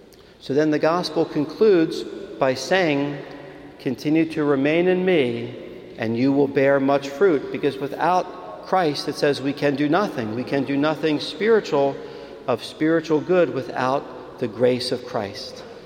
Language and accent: English; Philadelphia, Pennsylvania, United States; Growing up in Philadelphia, even though we had pretty small backyards in the suburbs of Philly, most of us had gardens